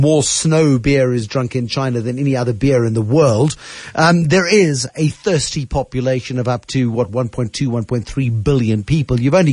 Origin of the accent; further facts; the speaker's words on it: South Africa; And it does provide us, as South African exporters, I suppose, of liquor into that market with an opportunity as well.